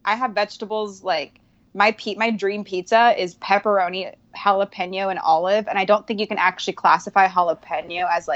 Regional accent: Reno, Nevada, United States; I'm from Reno, where that's like cuisine.

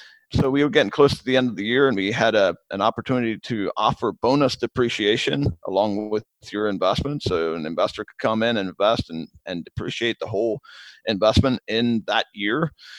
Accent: Lancaster, Pennsylvania, United States; I brought the guys up to my hometown here in Lancaster, Pennsylvania.

